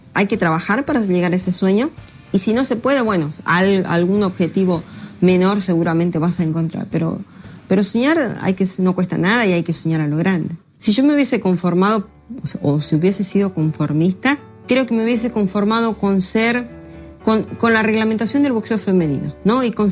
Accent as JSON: {"language": "Spanish", "country": "Argentina", "said": "Soy la única argentina que logró ser campeona mundial en 4 entidades diferentes"}